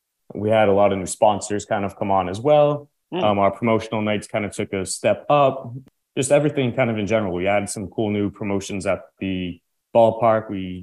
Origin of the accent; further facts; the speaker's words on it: Lowell, Massachusetts, United States; So I grew up in Lowell, Massachusetts. So growing up in Lowell, we had the Lowell Spinners.